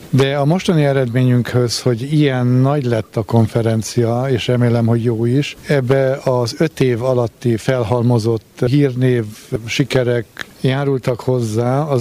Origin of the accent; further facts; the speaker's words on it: Cluj-Napoca, Transylvania, Romania; én kolozsvári erdély származású vagyok